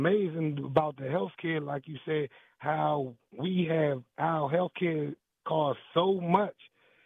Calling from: Washington, District of Columbia, United States; from D.C.

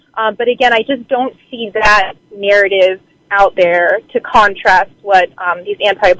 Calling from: Silver Spring, Maryland, United States; I'm calling from Silver Spring, Maryland.

